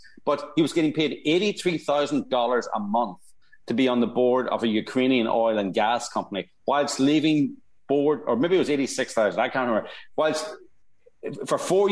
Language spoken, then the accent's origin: English; Ireland; … and I, as people can probably hear, we're Irish. We can't be making fun of addicts because alcoholism is our national sport.